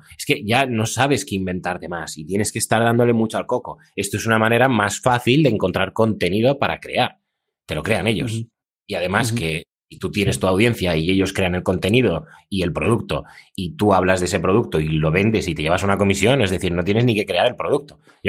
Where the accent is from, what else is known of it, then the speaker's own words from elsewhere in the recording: Russia; Spanish is a second language; Como soy ruso, pues de alguna manera me tengo que ayudar un poco con algún asistente